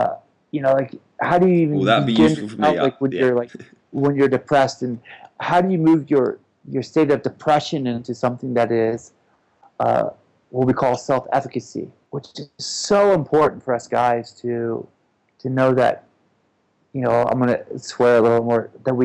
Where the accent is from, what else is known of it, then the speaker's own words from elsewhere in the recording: Eugene, Oregon, United States; I love my hometown. Eugene, Oregon.